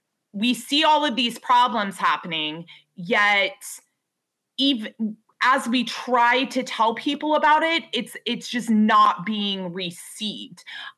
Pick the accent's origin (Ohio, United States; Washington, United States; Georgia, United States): Washington, United States; Lake Stevens; I'm from Lake Stevens.